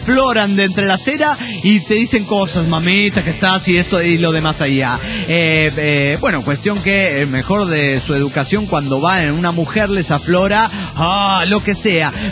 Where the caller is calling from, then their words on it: San Nicolás de los Garza, Nuevo León, Mexico; de San Nicho, México.